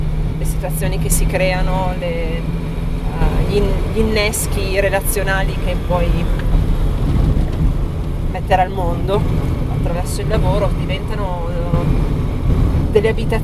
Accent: Piacenza, Emilia-Romagna, Italy; Vengo dall'Alta Emilia, da quella zona di frontiera che è Piacenza.

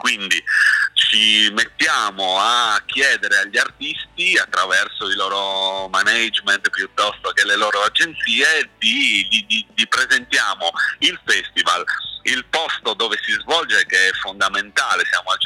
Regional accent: Sardinia, Italy; perché siamo sardi

